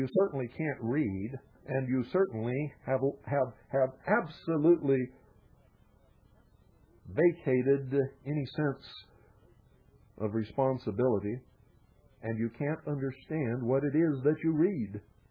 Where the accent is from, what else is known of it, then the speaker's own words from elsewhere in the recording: United States; I'm a freedom fighter. I'm an American.